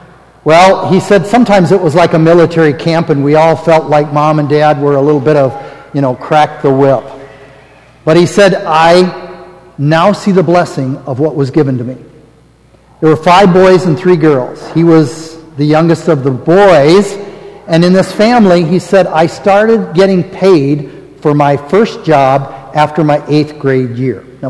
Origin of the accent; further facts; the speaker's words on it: Nebraska, United States; I was born and raised in Nebraska.